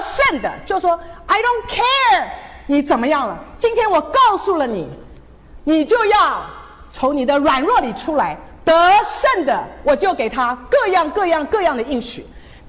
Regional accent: Taiwan; 我小的时候在台湾啊，挤公车

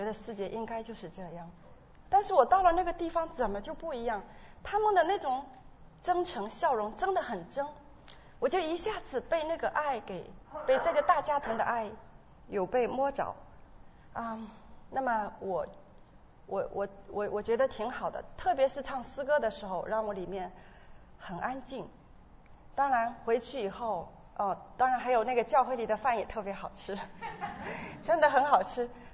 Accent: Zhoushan, Zhejiang, China; moved away as an adult; now in Shanghai, China; 我觉得可能也是因为我们老家，因为我是舟山的老家，所以都是觉得好像

